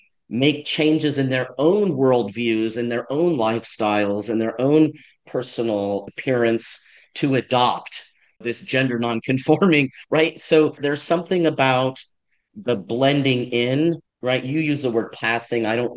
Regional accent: Los Angeles, California, United States; I remember growing up in Los Angeles

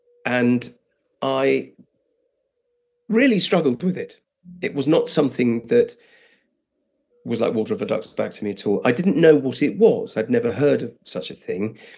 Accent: Netherlands; I was brought up in Holland, and the only English that I heard until I was 10 was either my brother's, who were at boarding school in England. I wasn't. I went to school in Holland.

